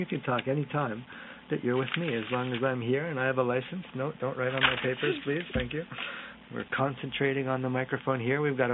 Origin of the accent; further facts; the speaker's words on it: East Coast, United States; I grew up on the East Coast, so I'm more of a fish person myself.